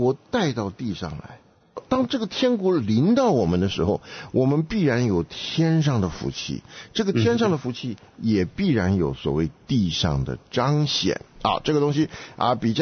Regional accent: China

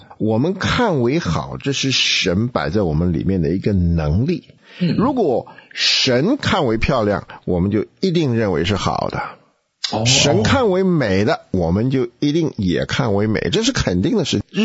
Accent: China; 我们中国人说女为悦己者容，第一个悦己者其实是她自己。

